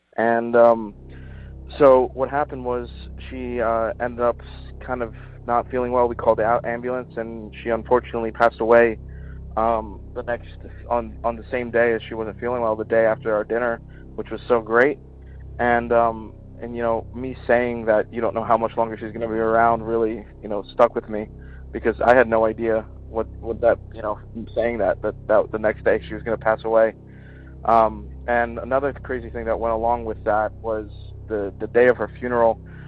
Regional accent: New Jersey, United States; I'm from New Jersey.

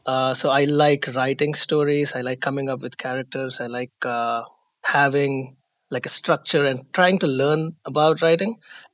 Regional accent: India; I'm a civil engineer by profession. I am from India.

